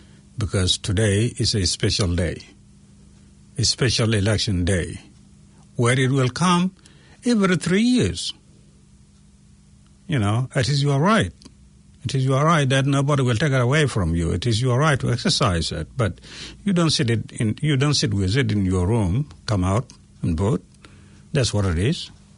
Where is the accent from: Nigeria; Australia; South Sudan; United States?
South Sudan; I come from South Sudan, where I have never voted for the rest of my life. I'm 40 plus years old who have never voted in my country of origin.